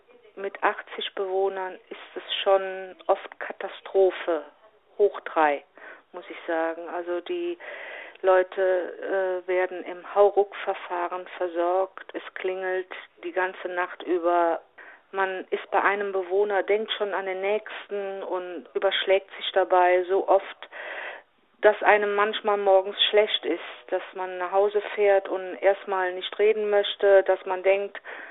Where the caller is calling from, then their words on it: North Rhine-Westphalia, Germany; Ich komme aus dem Raum Köln-Bonn und arbeite in der Altenpflege.